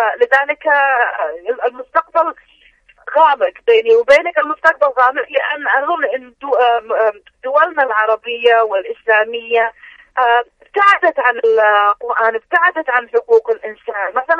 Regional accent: Yemen; نفس الشيء عندنا في اليمن مثلا

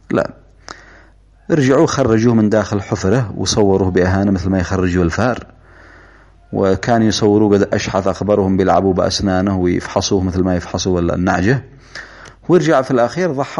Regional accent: Yemen; نحن مسلمون ونحن شعب يمني مسلم،

